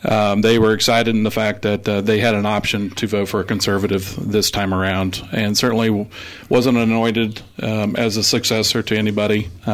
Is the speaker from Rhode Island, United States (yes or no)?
no; Arkansas City, Kansas, United States; I've lived most of my life in the Flint Hills. I grew up in Arkansas City at the southern Flint Hills near the Oklahoma border. My parents still live there